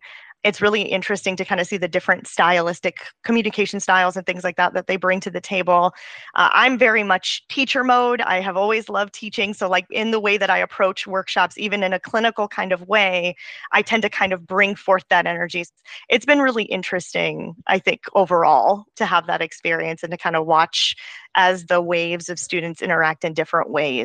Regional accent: the South, United States; one of the unique things about being like Middle Eastern and particularly growing up in the South and then like working as a professional in the South

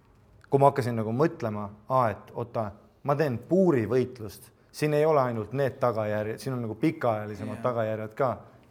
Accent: Viimsi, Harju County, Estonia; Ma olen Viimsist. Mul on kodus mullidega vann.

